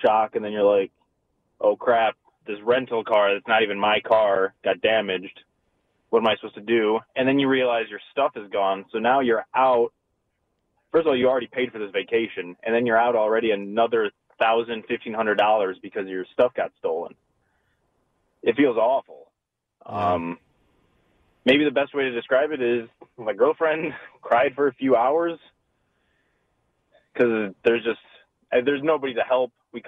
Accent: Detroit, Michigan, United States; So we're from the Detroit area

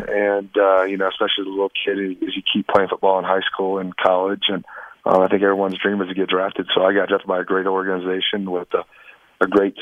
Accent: the South, United States; It just kind of came out because I am from the South.

